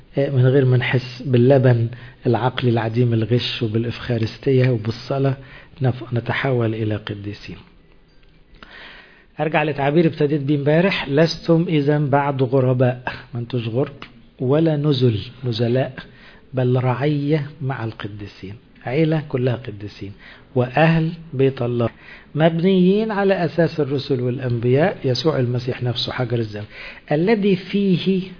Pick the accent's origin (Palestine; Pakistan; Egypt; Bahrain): Egypt; Upper Egypt; مش في اسماء غريبة عندنا في الصعيد كده